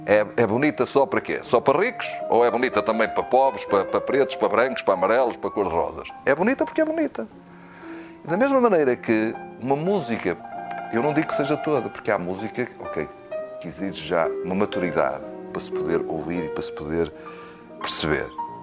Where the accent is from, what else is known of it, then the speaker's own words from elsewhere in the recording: São João da Madeira, Aveiro, Portugal; Eu não sou do Porto, não sou de uma grande cidade, sou de São João da Madeira.